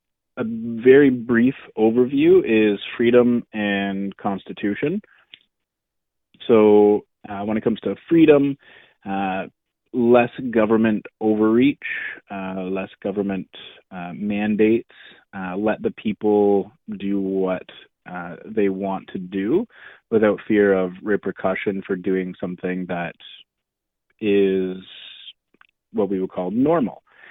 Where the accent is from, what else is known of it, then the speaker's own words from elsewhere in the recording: Goderich, Ontario, Canada; I was born and raised in Goderich, so I'm a local person.